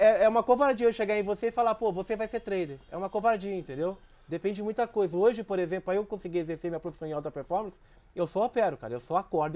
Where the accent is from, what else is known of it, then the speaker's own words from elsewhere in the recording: Minas Gerais, Brazil; moved away; eu fui morar no Rio de Janeiro, eu sou de Minas, né? Aí fui morar no Rio